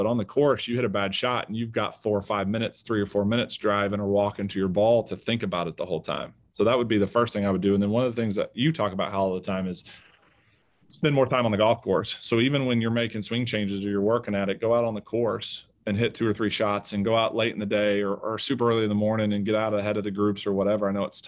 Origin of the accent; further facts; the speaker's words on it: Oklahoma, United States; I mean, growing up in Oklahoma, I mean, I moved the ball around everywhere.